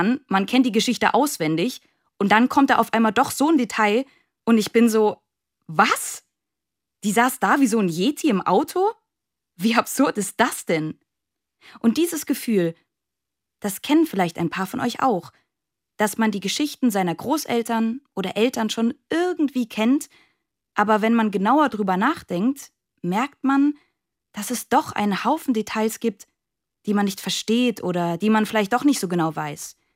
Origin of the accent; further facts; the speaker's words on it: Bavaria, Germany; Also in Bayern zum Beispiel, wo ich aufgewachsen bin